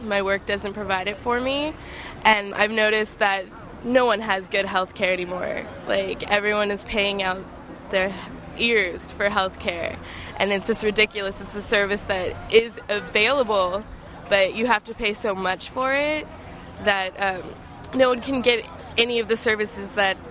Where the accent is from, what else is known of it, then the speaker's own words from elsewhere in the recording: San Francisco, California, United States; I'm from San Francisco.